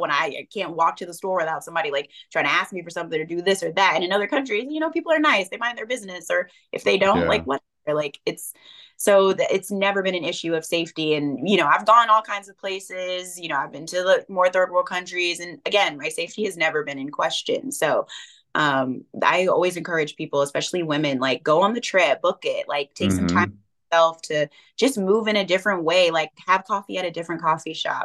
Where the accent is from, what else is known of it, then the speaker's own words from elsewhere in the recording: the South, United States; You know, I grew up in the South. It was quite diverse. My street was actually really diverse.